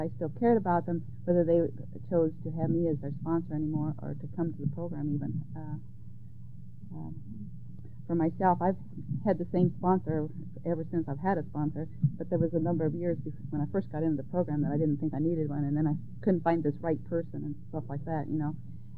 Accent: Council Bluffs, Iowa, United States; from Council Bluffs.

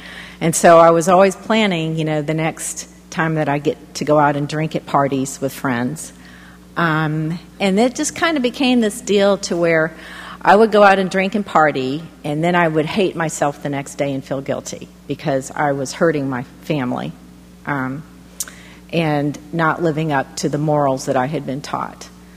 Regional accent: Illinois, United States; also born or lived in Houston; We moved to Illinois when I was just a baby, and I really had a happy childhood in Illinois.

